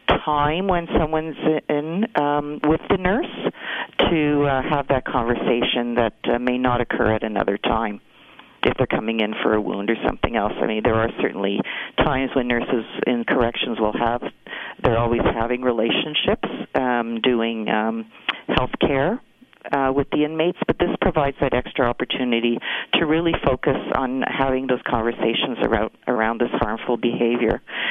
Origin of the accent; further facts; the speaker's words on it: Montreal, Quebec, Canada; and I'm from Montreal